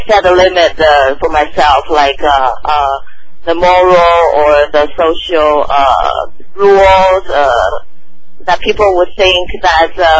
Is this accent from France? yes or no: no; Taiwan; now in United States; In Taiwan.